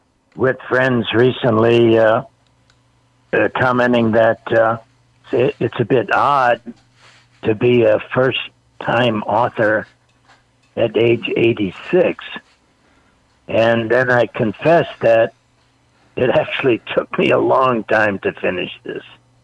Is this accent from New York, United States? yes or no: no; Chicago, Illinois, United States; moved away; also born or lived in Wisconsin; I grew up in Chicago. I joined the Illinois National Guard when I was only 16 years old